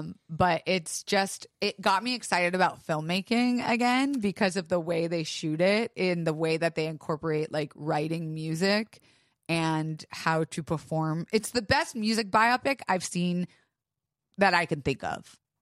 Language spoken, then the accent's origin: English; Ireland; Anyway, it's just such a good film because A, I'm Irish, so I love that.